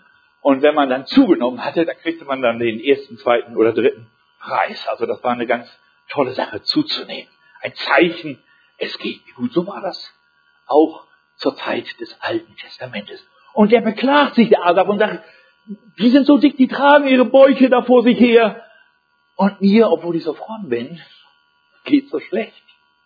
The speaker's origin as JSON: {"language": "German", "country": "Germany", "tie": "born or raised there", "said": "so ungefähr wie in den 50er Jahren bei uns hier in Deutschland in der Nachkriegszeit. Ich kann mich daran erinnern, dass ich da als Kind in die Erholungsferien geschickt wurde"}